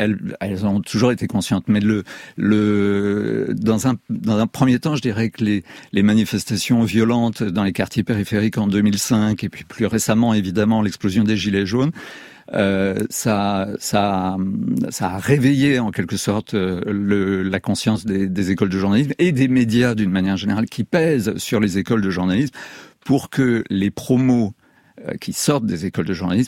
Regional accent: United Kingdom; French is a second language; C'est sûr, moi je suis britannique. J'ai grandi au Royaume-Uni dans les années 60.

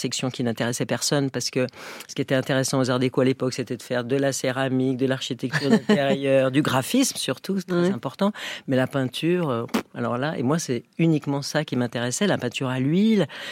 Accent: Switzerland; Oui, je suis suisse.

